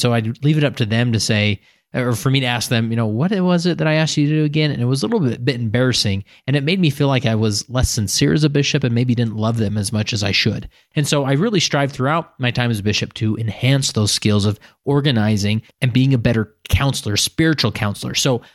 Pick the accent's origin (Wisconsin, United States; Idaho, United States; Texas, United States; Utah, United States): Utah, United States; West Valley City; Today, we're going to my crib, my hometown of West Valley City, to Becky Hennessy's house.